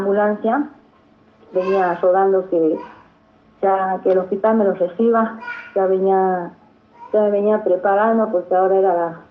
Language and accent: Spanish; General Mosconi, Salta, Argentina; muy acompañada por mi pueblo, o sea que mi Mosconi querido lo quiero, la gente muy solidaria